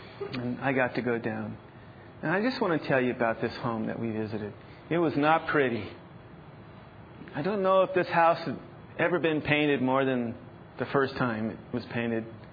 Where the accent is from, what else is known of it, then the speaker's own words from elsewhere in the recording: Los Angeles, California, United States; You know, Lynette and I, we grew up in Los Angeles, but we went to college in Missouri.